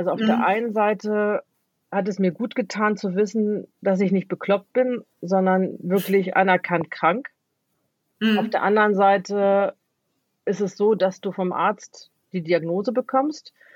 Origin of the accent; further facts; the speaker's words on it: Lower Saxony, Germany; bin 55 Jahre alt, noch muss man dazu sagen, nicht mehr lange. Komme aus Niedersachsen, dem fast Herzen Deutschlands, naja, so ungefähr.